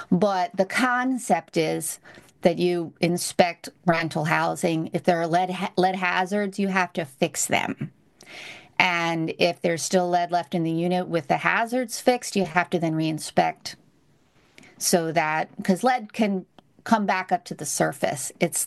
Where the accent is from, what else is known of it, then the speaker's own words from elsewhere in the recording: Delaware, United States; We're from Delaware.